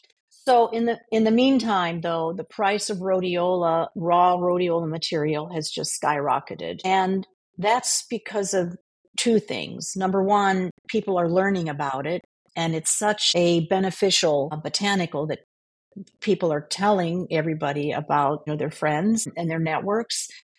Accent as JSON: {"language": "English", "region": "South Dakota", "country": "United States", "tie": "born or raised there", "said": "I grew up in South Dakota around farmers"}